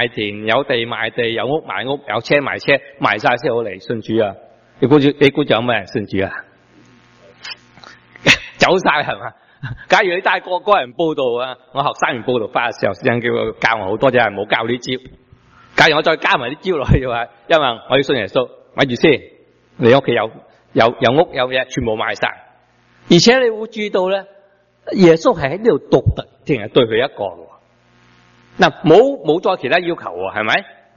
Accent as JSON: {"language": "Chinese", "region": "Guangdong", "country": "China", "said": "我们广东人呢、我们讲法比较近的言文"}